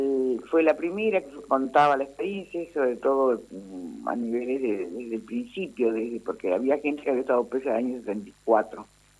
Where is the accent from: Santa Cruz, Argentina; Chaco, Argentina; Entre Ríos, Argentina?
Entre Ríos, Argentina; Gualeguay; born there; also born or lived in Paraná; soy oriunda de Gualeguay, pero en realidad viví la mayor parte de mi vida ya hoy en Paraná. Uh-huh. Pero sí, nací allá y tengo parte de mi familia allá.